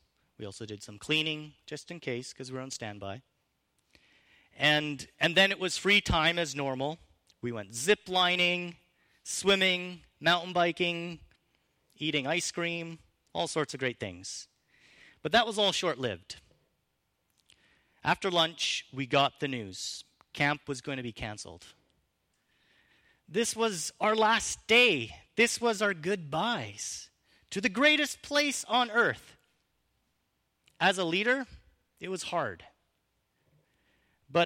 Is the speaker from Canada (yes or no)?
yes; British Columbia, Canada; You know, we're from the Okanagan, and we're sort of, that's a normal thing for us.